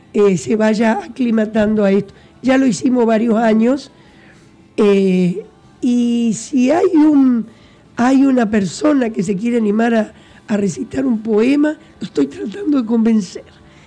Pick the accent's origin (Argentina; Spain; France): Argentina; San Guillermo, Santa Fe; now in Brinkmann, Argentina; Eduardo dice que ya soy de Brinkmann ya. Porque hace muchos años más que vivo acá que en San Guillermo.